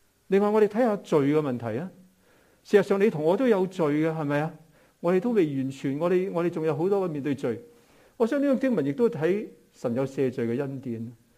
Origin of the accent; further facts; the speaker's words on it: Hong Kong; 我谂正如好似我哋香港人一样，好多时候喺 home office 喺屋企里边吓